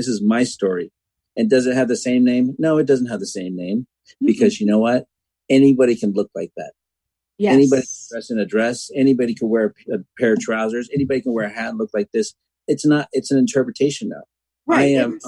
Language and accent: English; Texas, United States; I grew up in Texas. I'm Southern. And I mean, they don't necessarily call that Southern because it's not Georgia or whatever